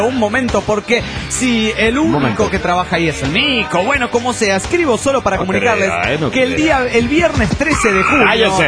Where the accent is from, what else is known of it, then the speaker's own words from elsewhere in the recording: Colombia; now in Spain; yo soy de Colombia, pero vivo en España.